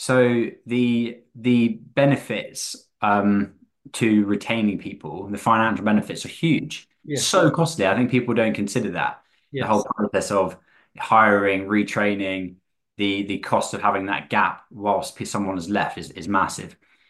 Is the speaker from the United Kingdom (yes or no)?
yes; South West England, United Kingdom; I grew up in Wiltshire, the youngest of five kids.